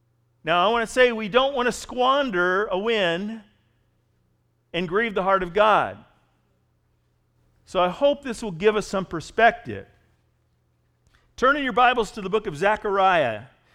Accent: California, United States; Well, I grew up in California. I didn't even know there was a KKK.

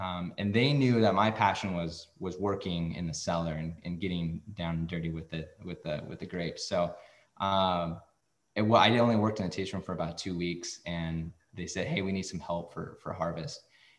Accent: Cottonwood, California, United States; I grew up in the Cottonwood Redding area. I'm not sure if you're familiar with that area. It's in Tehama County, about 2 hours north of Sacramento.

